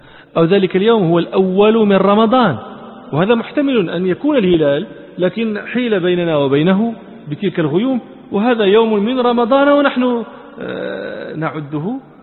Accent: Morocco; لكن في كثير من البلدان نحن عندنا في المغرب وكذا النافذة هذه من زجاج

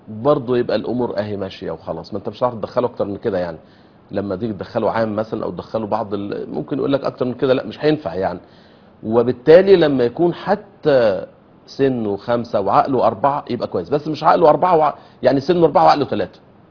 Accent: Egypt; ده تعليم، نوع تعليم معين تحت اشراف الازهر الشريف عندنا في مصر، تعليم ديني يعني.

